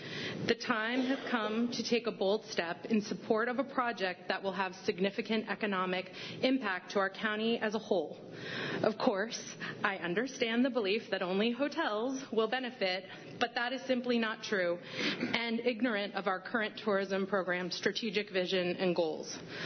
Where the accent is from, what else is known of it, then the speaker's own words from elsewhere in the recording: Ithaca, New York, United States; I'm actually from Ithaca, but that's okay. good evening.